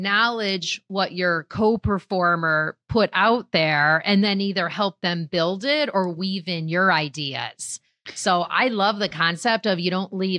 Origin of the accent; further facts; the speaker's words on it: Ohio, United States; I'm from Ohio, so.